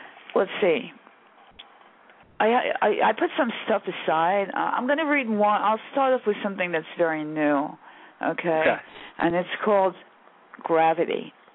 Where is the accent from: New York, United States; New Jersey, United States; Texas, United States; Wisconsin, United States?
New York, United States; Brooklyn; Where I grew up, like, Gravesend and Bensonhurst, places like that, they're still not cool.